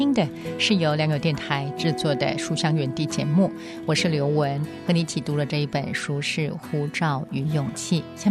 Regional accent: Canada; also born or lived in Philippines; 我身为加拿大人，但半生都在海外漂泊。小时候随着父母住在宣教地区，之后在菲律宾担任神学院教授和教务长，后来又在菲律宾牧会。

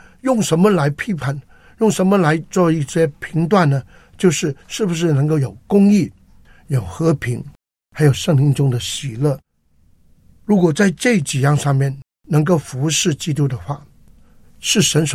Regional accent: China; 跟我们中国人都不一样，中国人很讲究吃的

